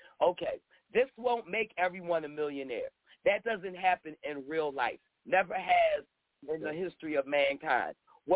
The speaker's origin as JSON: {"language": "English", "town": "Philadelphia", "region": "Pennsylvania", "country": "United States", "lives_now": "Florida, United States", "said": "For instance, in Florida where I'm at, and by the way, I'm from Philadelphia, free Philly, that be me, hashtag 215 represent."}